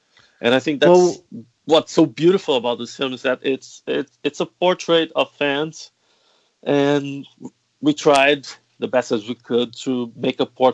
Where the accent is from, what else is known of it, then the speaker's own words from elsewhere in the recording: Rio de Janeiro, Brazil; accent: Rio; English is a second language; now in Berlin, Germany; And with my accent from Rio, it's even Kasus.